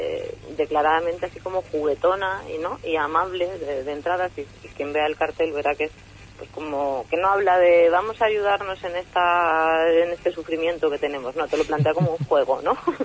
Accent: Seville, Andalusia, Spain; moved away as an adult; now in Madrid, Spain; yo soy de Sevilla, yo me vine aquí a Madrid en el año 2000, cuando cumplí los 18

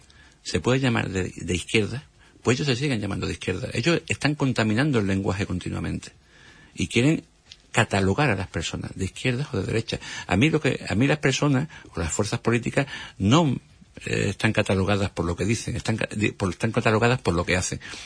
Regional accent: Andalusia, Spain; A mí como andaluz me da auténtica vergüenza

